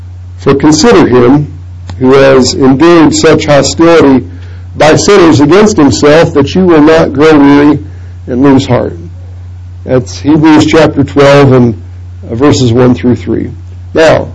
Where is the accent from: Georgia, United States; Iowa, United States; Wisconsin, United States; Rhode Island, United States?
Iowa, United States; And that was an exciting thing for me, as I am from Iowa